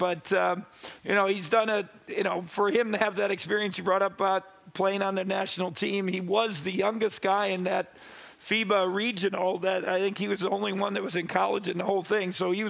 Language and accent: English; Wisconsin, United States; I'm being from Wisconsin